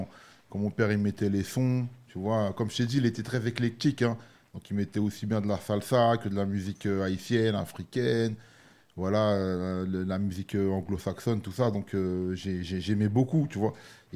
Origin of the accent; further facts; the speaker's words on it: La Courneuve, Île-de-France, France; Alors moi je viens de la Courneuve. De la cité des 4000.